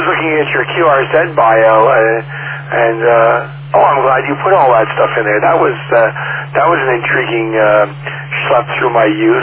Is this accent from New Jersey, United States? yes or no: yes; Little Falls, New Jersey, United States; I grew up in Montclair in Little Falls, so I actually know where your street is.